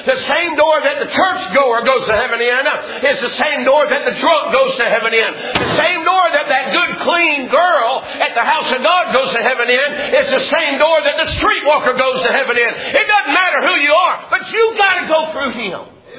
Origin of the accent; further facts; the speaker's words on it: Massachusetts, United States; I was raised over there in Fundamental Baptist Church on Kelly Avenue, Massachusetts.